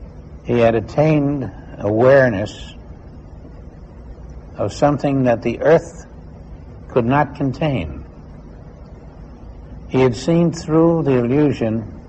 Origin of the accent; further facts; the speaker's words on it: Kauai, Hawaii, United States; And then in my hometown, in Kauai, the same thing.